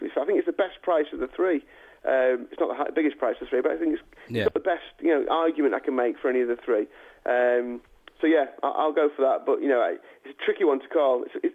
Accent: England, United Kingdom; I'm sorry to be kind of, you know, as an Englishman, you know, I'd love to see them go through the whole thing.

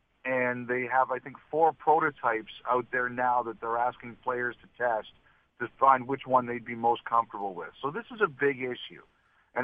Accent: Canada; that's embarrassing as a Canadian to pronounce it like that.

